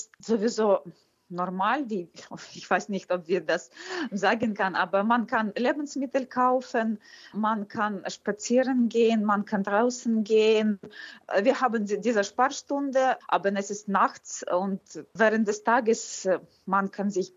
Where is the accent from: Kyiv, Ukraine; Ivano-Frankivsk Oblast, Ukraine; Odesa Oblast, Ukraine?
Kyiv, Ukraine; beruflich habe ich viel mehr zu tun jetzt in Kiew und deswegen bin ich gekommen und auch ich habe meine Heimatstadt sehr vermisst